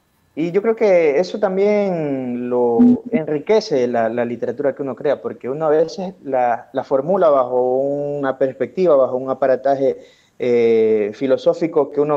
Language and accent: Spanish; Ecuador; ¿tú de dónde eres? ¿De Ecuador? Sí